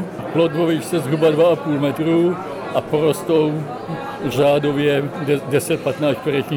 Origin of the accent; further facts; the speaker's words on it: South Bohemian Region, Czechia; Ze Šumavy. Ze Šumavy od Lipna.